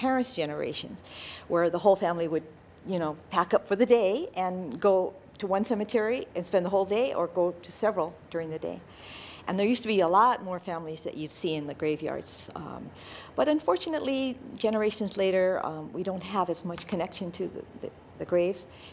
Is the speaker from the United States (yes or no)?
yes; Kailua, Hawaii, United States; also born or lived in Alameda, California; I was born in Kailua, and then when I was two, my family moved to Alameda, California. My father went to work for Matson, and we stayed there for 8 years and then came back to Kailua.